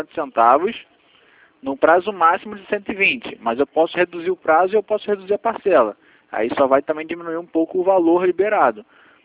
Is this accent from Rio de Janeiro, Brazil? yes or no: yes; Rio de Janeiro, Brazil; eu sou do Rio de Janeiro.